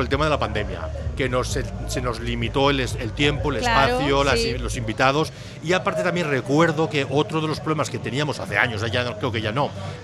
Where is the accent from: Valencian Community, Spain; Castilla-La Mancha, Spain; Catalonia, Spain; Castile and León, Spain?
Valencian Community, Spain; Crevillent; now in Elche, Spain; no soy de Elche, soy de Crevillente, llevo aquí desde el 2004 y bueno, ya mi hijo ya sí que es ilicitano